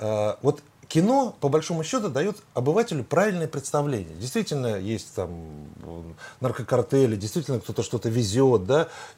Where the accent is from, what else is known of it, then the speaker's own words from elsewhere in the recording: Saint Petersburg, Russia; Я говорю, я из Петербурга, напоминаю.